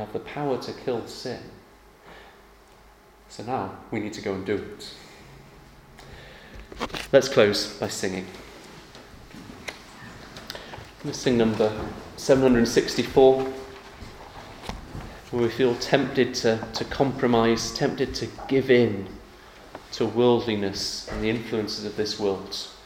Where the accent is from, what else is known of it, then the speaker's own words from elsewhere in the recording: England, United Kingdom; because I'm an Englishman and I'm in Wales